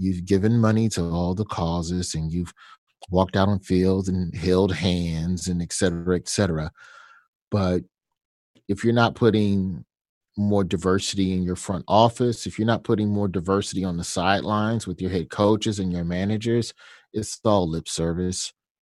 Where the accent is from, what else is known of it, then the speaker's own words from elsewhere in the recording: Southern United States, United States; And we talk, me being a Southerner, I'm biscuits and gravy. I'm sweet tea till I die.